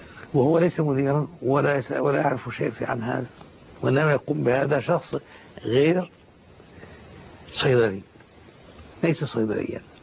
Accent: Kafr Battikh, Kafr El Sheikh Governorate, Egypt; كان هذا عندنا في بلدتنا في كفر بطيخ.

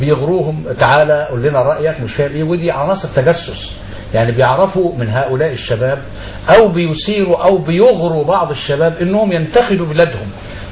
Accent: Egypt; وبحذر ايضا رجال الاعلام عندنا هنا في مصر

